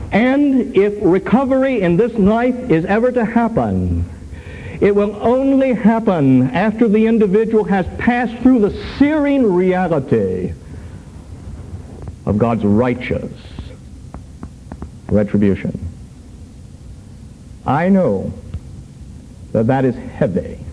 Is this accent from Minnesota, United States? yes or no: no; Pennsylvania, United States; But I come from Pennsylvania and from farm country, and I've seen it.